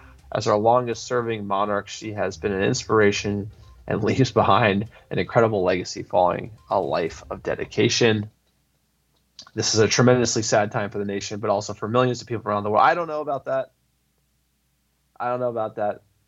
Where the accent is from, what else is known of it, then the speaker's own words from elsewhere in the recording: United States; But make no mistake about it, baby. We're American.